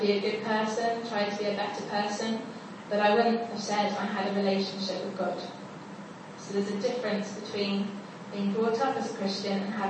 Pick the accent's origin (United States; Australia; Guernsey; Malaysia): Guernsey; Now, I grew up in Guernsey, but I also grew up abroad, so I love to travel